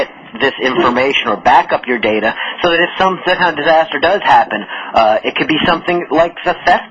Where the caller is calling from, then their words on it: Boston, Massachusetts, United States; If you're in, like, for example, I said I was dialing in from Boston today, it might be snowstorms that prevent you from getting in the office.